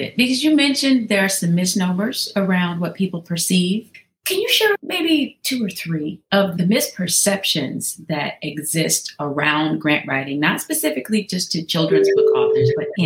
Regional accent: Ohio, United States; I mentioned you earlier this week to a friend of mine, and that we're both from the Northeast Ohio area.

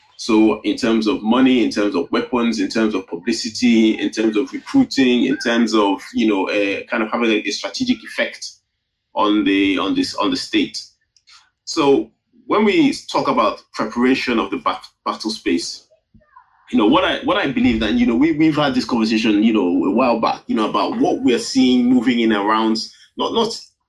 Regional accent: Nigeria; And obviously, as a Nigerian, I've, you know, tried to apply some of what I've learned or what I've seen to what we have back home

